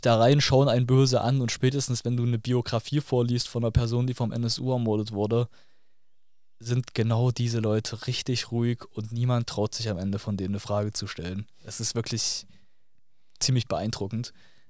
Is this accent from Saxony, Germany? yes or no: yes; Zwickau, Saxony, Germany; dass ich aus meiner Jugend in Zwickau erzähle